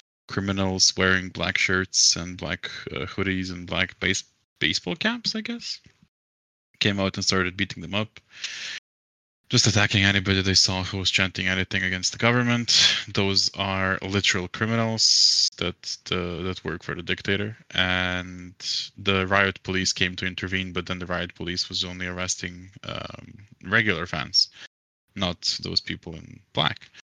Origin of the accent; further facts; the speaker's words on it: Germany; I'm Turkish, but I was born and raised in Germany.